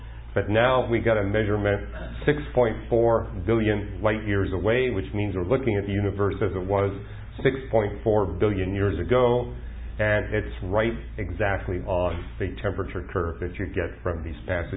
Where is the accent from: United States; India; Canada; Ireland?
Canada; I mean, growing up in Canada, we had all these different names for frost.